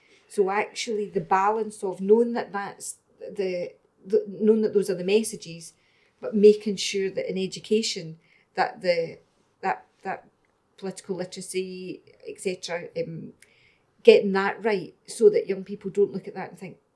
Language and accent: English; Scotland, United Kingdom; And it's maybe, you know, this is a bold statement, but it's maybe we as Scottish society.